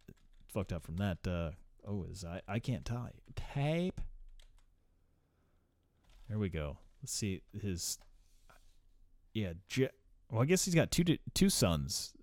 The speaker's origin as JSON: {"language": "English", "town": "St. Louis", "region": "Missouri", "country": "United States", "said": "maybe it's just because, you know, I'm from the St. Louis area ish"}